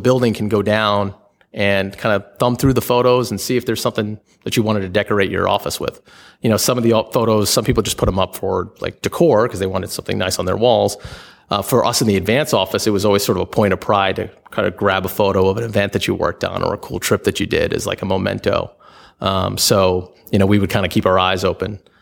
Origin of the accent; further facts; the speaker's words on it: New York, United States; I am from New York, and they are, my wife's my first love.